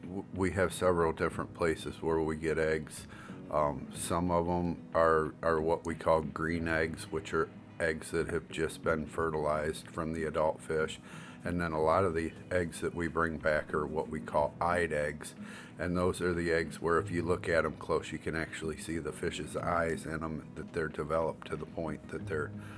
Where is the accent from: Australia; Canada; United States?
United States; Monroeville, Ohio; So I grew up in Monroeville, Ohio, so only about a half an hour south of here.